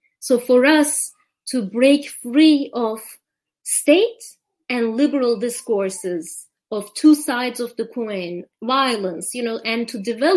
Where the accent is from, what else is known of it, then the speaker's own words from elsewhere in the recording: Dersim, Tunceli Province, Turkey; English is a second language; in my hometown of Dersim alone